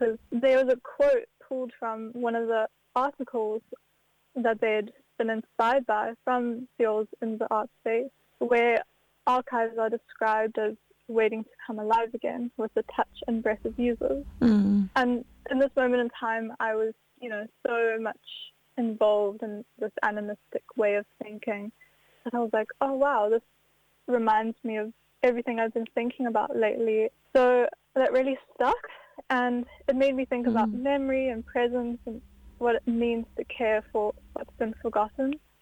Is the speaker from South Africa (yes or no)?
yes; South Africa; now in New Zealand; I'm a South African artist that's currently based in Aotearoa, New Zealand. And I've only been here since the start of 2024.